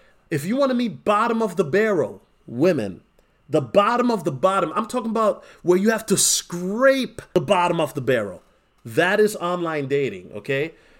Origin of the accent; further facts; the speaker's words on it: East Coast, United States; now in Minnesota, United States; especially for a person like me where I come from the East Coast where people are very direct with each other.